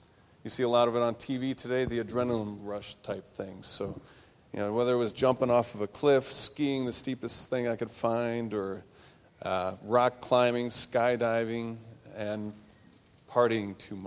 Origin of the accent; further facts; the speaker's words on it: Chicago, Illinois, United States; I grew up in the Chicago area, grew up on the South Side, and grew up, as many people here, in the Catholic faith, in the Catholic Church.